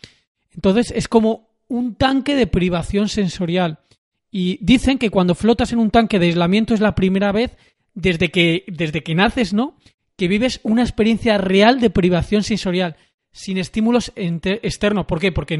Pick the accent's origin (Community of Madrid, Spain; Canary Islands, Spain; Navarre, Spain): Community of Madrid, Spain; Madrid; a Madrid en concreto, yo soy de Madrid, hay sitios donde hacen terapias de flotación